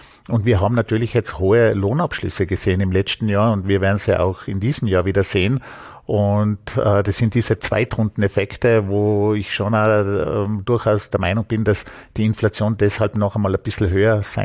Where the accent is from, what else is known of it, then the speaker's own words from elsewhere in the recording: Vorarlberg, Austria; Bei uns in Vorarlberg ist es natürlich schon so, dass es immer teuer war